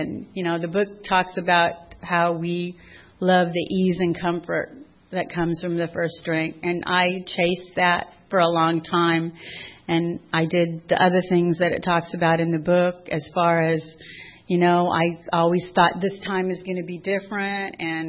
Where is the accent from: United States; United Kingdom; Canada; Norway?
United States; San Diego, California; I was raised in San Diego, and my dad is a retired police officer, and my mom was a homemaker.